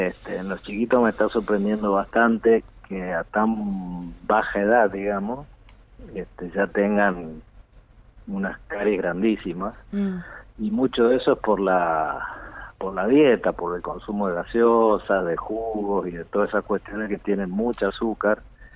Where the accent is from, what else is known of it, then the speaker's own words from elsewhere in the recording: San Rafael, Mendoza, Argentina; accent: Cuyo; moved away as an adult; also born or lived in Córdoba; now in Catamarca, Argentina; Sí, yo soy de San Rafael, de Mendoza.